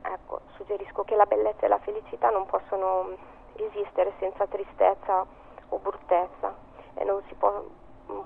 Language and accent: Italian; San Marino; E sì, sono cresciuta nella Repubblica di San Marino, in campagna